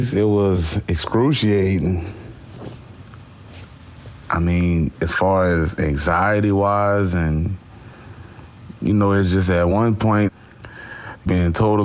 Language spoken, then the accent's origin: English; Louisiana, United States; born there; You know, I was born in Louisiana.